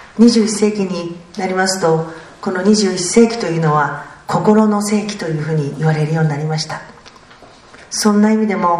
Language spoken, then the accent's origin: Japanese; Saitama, Japan; 私は埼玉市出身でございます。旧与野市でございまして